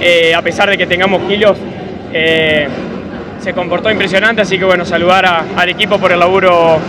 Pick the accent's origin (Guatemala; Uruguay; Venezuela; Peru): Uruguay; now in Argentina; me gusta cómo me recibieron siendo uruguayo acá